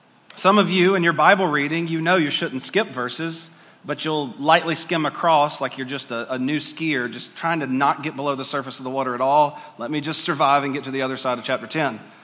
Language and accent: English; Georgia, United States; I'm from Georgia, so Jobab would work good.